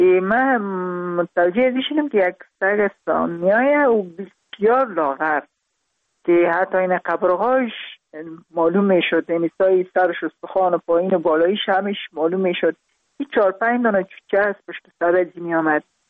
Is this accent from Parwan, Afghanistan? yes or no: yes; Parwan, Afghanistan; also born or lived in Kabul; البته در خود شهر کابل به دنیا آمدیم، من از پروان هستم.